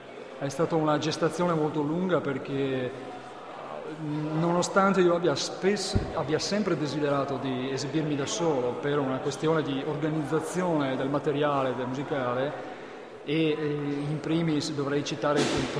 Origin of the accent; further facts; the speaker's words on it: Veneto, Italy; dalle mie parti, io sono veneto